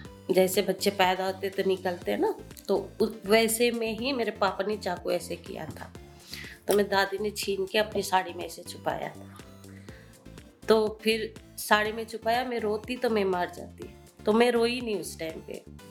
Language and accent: Hindi; West Bengal, India; बचपन तो बहुत छोटे गाँव से बिलोंग करती हूँ, जो दार्जिलिंग की छोटी सी गांव है जहाँ स्टेट पड़ता है, चाय बागान की स्टेट है, वहाँ से बिलोंग करती हूँ